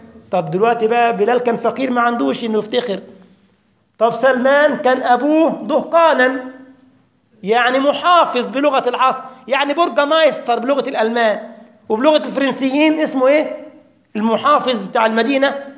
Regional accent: Egypt; أنت مغربي وأنا مصري

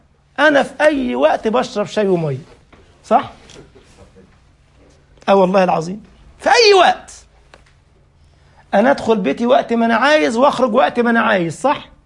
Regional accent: Egypt; أنا بروح مثلا عندنا في مصر بالليل كده

